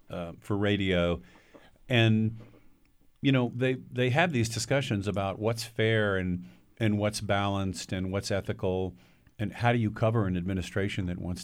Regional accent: Dallas, Texas, United States; I grew up in Dallas. We had the Dallas Times-Herald, Dallas Morning News, great newspaper war.

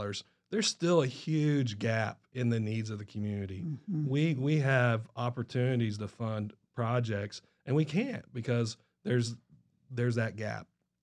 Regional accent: Springville, Indiana, United States; I grew up in, I was born in a small town, Springville, Indiana, which is just outside of Bedford, Indiana.

